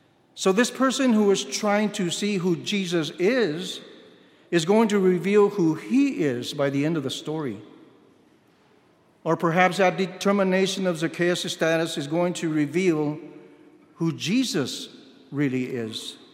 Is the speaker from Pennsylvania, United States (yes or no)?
no; Austin, Texas, United States; I was born and raised in East Austin and lived in a small home with my parents and five siblings.